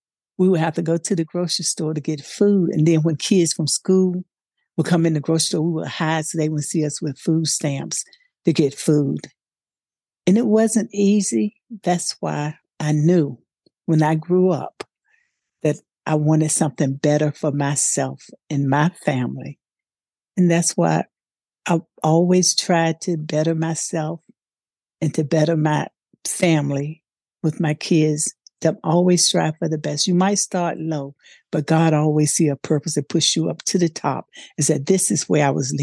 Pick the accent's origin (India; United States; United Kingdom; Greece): United States; North Carolina; because growing up in North Carolina, the men in North Carolina back in the days when I was growing up, they would beat on their wives.